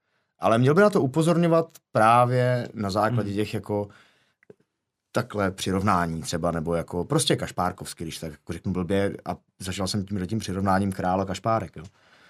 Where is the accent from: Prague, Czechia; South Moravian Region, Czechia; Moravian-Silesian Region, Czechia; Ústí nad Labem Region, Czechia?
Moravian-Silesian Region, Czechia; Ostrava; moved away; když jsem odcházel z Ostravy, nebo tím, že jsem v Ostravě vyrostl a ty města jsou si velmi podobný.